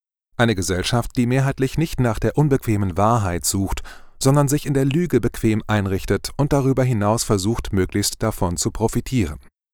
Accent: Germany; Immer hatte ich Deutschland als meine Heimat angesehen.

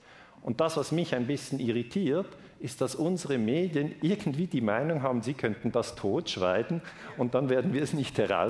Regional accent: Switzerland; Und das ist eigentlich bei uns in der Schweiz genau das Gleiche.

